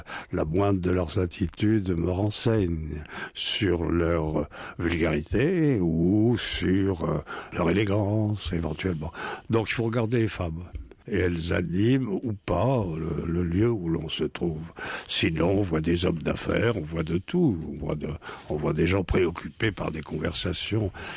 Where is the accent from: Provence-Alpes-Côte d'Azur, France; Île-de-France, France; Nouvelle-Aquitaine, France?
Nouvelle-Aquitaine, France; Bordeaux; Parce que je suis de Bordeaux et que ça se passe à Bordeaux et que, enfant, à Bordeaux, j'ai compris tout de suite l'importance du vin